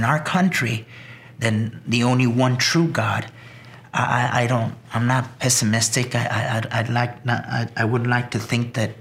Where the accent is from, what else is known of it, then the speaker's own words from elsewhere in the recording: El Paso, Texas, United States; born there; And I was actually born in El Paso, Texas.